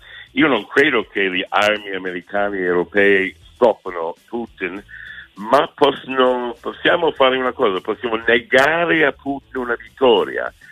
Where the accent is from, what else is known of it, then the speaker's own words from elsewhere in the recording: United States; tu sai che io sono americano